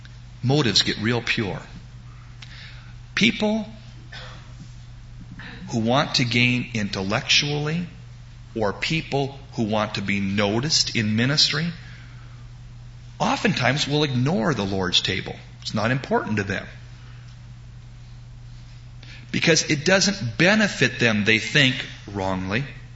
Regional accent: United States; I'm not assuming that because I'm an American, I'm going to heaven.

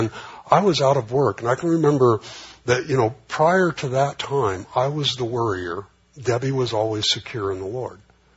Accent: California, United States; I grew up on World War II movies, you know, at the Garmar Theater on Whittier Boulevard.

